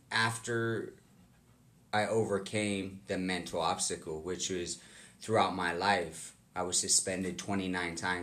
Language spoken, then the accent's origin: English; San Diego, California, United States; I am from San Diego.